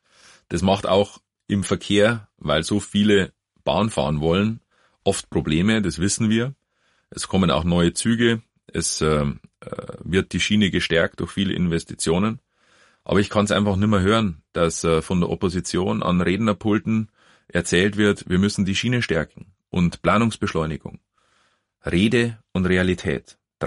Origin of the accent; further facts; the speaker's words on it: Passau, Bavaria, Germany; now in Berlin, Germany; aus meiner Heimatstadt Passau